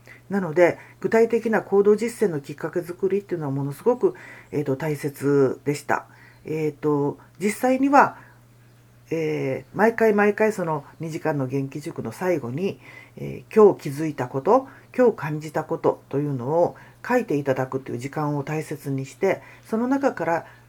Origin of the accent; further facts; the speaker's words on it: Kagawa, Japan; 地元の香川でね、たった一人でスタートしたんですね。